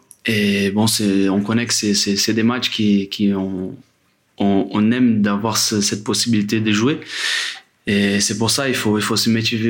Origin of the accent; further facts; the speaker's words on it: Brazil; French is a second language; now in Paris, France; Moi, je viens du Brésil.